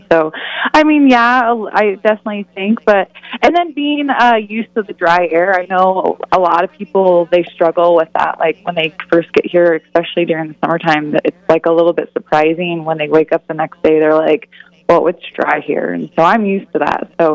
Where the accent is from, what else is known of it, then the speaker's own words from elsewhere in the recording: Oregon, United States; Yeah, so I'm actually from Oregon.